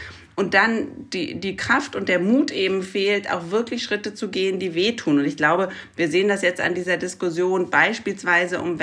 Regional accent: Germany; Und ich glaube tatsächlich, dass wir da als Deutsche eine Macke haben

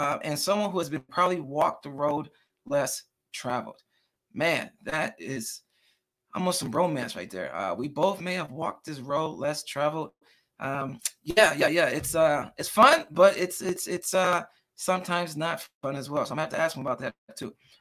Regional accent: Detroit, Michigan, United States; And yes, we are from Detroit, Michigan.

